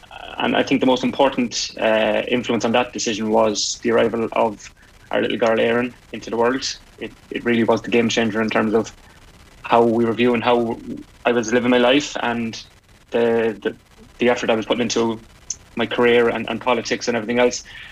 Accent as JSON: {"language": "English", "country": "Ireland", "said": "I think, as Irish people in our history, we want to always see England do unwell, be it cricket, football, rugby, whatever it is."}